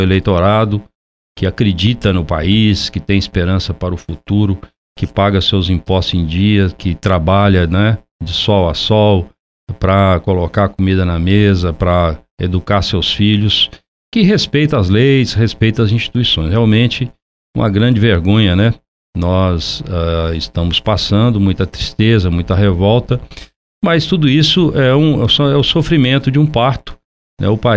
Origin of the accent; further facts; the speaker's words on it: Leopoldina, Minas Gerais, Brazil; born there; nessa zona da mata que é também meu berço, né? Nasci aqui em Leopoldina